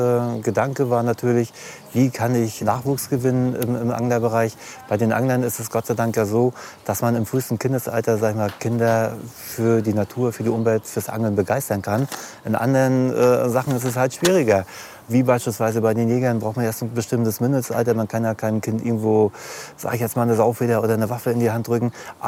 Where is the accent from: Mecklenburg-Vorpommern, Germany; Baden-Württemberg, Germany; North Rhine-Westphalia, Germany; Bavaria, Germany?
Mecklenburg-Vorpommern, Germany; ich komme aus der Krisengegend. Einigen sagt das was rund um Ludwigslust. So gut wie kein Wasser.